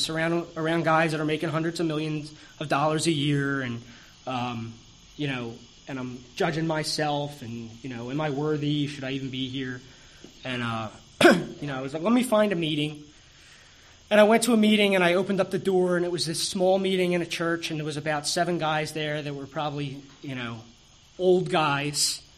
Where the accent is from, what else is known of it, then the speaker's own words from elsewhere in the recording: Drexel Hill, Pennsylvania, United States; now in Upper Darby, United States; I was born and raised in Drexel Hill. I presently reside in Upper Darby